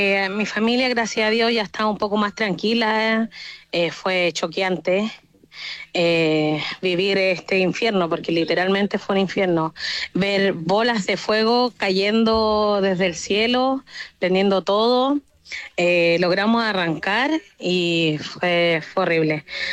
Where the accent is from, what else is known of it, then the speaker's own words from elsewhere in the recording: Perquenco, Araucanía, Chile; acá nosotros somos de la Araucanía, comuna Perquenco, comunidad indígena Lorenzo Necul.